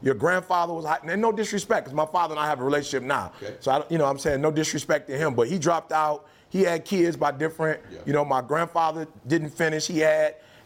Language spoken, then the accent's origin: English; Detroit, Michigan, United States; I'm from Detroit. So it's U of M or it's Michigan State.